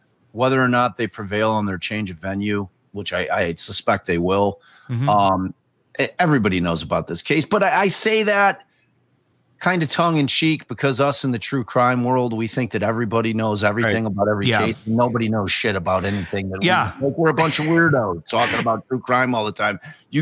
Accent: Chicago, Illinois, United States; I'm a niche guy because I'm from Chicago.

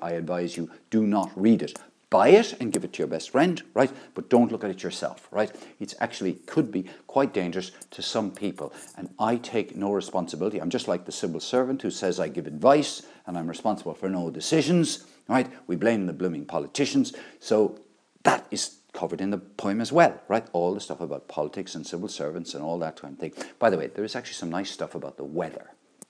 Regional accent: Limerick, Munster, Ireland; moved away; I come from Limerick, I was born in Limerick, even though I ran away from Limerick at a certain age

